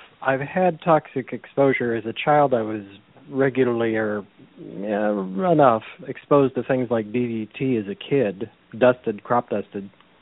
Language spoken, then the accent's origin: English; California, United States; So I have had as a child, because I grew up near the Salinas Valley, we would drive through the Salinas Valley on the way to visit my grandparents up in the San Francisco Bay Area